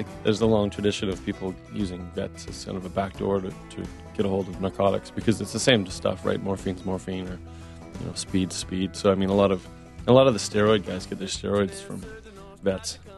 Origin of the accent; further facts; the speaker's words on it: Western Canada, Canada; I'm from Western Canada and, you know, it's a big country and there are three or four distinct sort of accents within Canada.